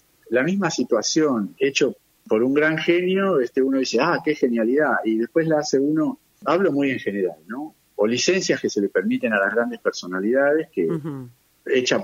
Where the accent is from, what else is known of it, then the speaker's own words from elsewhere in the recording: Argentina; somos argentinos.